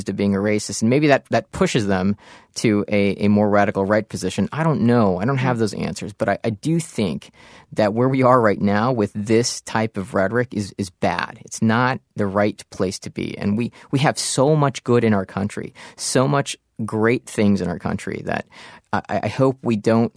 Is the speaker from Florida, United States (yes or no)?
yes; Florida, United States; also born or lived in Africa; when I was young, growing up in Florida, I was born in Africa.